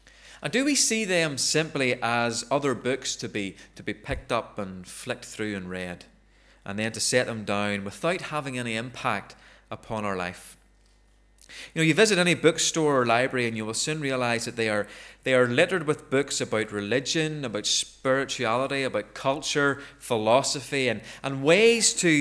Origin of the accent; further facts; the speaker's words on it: Ballymena, Northern Ireland, United Kingdom; and of course I'm from Ballymena